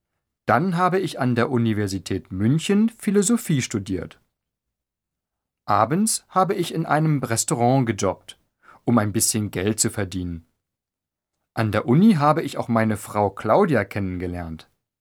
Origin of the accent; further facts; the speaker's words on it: Rio de Janeiro, Brazil; German is a second language; moved away as an adult; now in Germany; Meine Heimat ist Rio de Janeiro in Brasilien. Vor 8 Jahren bin ich nach Deutschland gekommen.